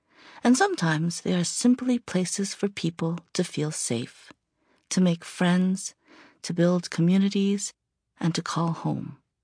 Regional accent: Brooklyn, New York, United States; growing up in Brooklyn, New York, I lived in an apartment building that was over 50% new immigrants.

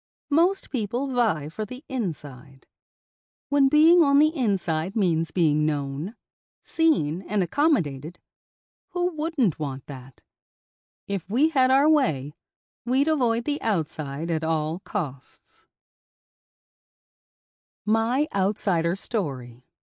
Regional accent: Michigan, United States; also born or lived in Kansas / Japan; I was born in Kansas to Air Force parents, and soon thereafter, we relocated to Japan for a couple of years before spending 5 glorious, harsh winters in Michigan. My family was one of a handful of black families in each of these locations.

